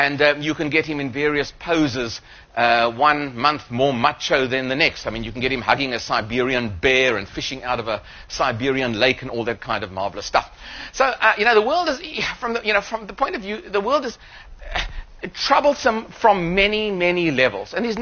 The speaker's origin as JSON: {"language": "English", "country": "South Africa", "said": "As a South African, when I hear, you know, that an economy is dipping down to 6.2% growth, I do have a sort of a wry smile on my face"}